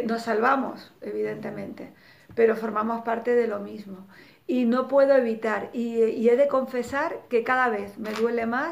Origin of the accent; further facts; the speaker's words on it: Morocco; now in Spain; En mi caso, como sabéis todos, pues vengo del norte de Marruecos. Nuestra generación es una generación que llega por primera vez a España